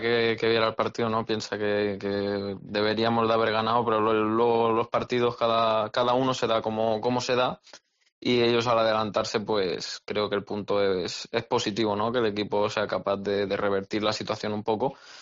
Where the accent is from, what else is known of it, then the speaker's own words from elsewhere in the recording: Barcelona, Catalonia, Spain; Me parece que estoy cerca de casa, que soy de Barcelona